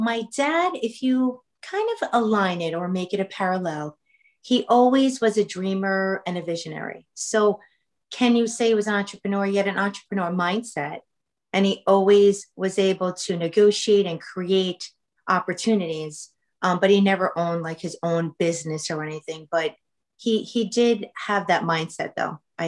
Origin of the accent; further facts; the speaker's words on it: New York, United States; landed from Portugal to New Rochelle, which is actually a city in Westchester County. So born and raised in Westchester my entire life. And obviously I was a daughter of immigrants